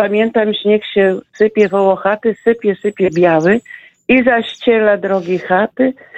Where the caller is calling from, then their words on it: Michów, Lublin Voivodeship, Poland; Ja śmiem donieść, że u nas w Michowie też jest biało, ale białe są ulice.